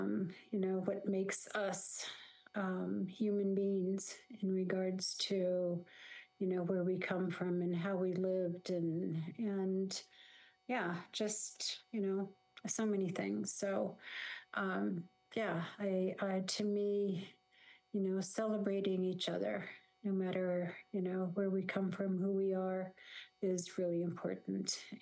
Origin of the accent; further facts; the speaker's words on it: Manley Hot Springs, Alaska, United States; I grew up in Manly Hot Springs